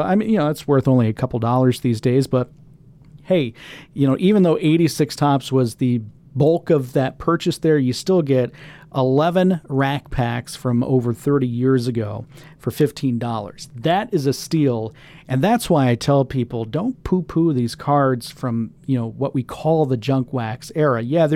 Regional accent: Florida, United States; And, you know, growing up in Florida, the grass grows rather quickly in the summer.

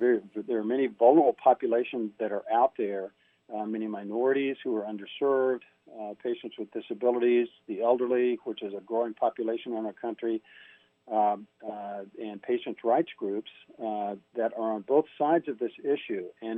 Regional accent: Moberly, Missouri, United States; As I entered practice in 1980 in my hometown of Moberly, Missouri, I practiced general internal medicine

